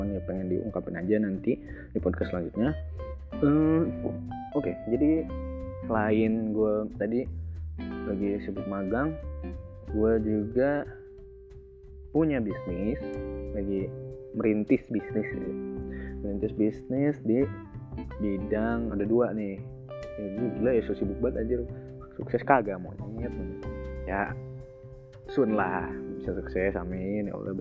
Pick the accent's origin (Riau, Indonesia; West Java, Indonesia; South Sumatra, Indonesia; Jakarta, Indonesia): West Java, Indonesia; Bandung; also born or lived in Banjarnegara; Ya gue lahir di Banjarnegara dan sekarang gue besarnya di Bandung ya. Dulu orang tua gue pindah ke Bandung pas ya beberapa bulan atau setahun setelah gue lahiran.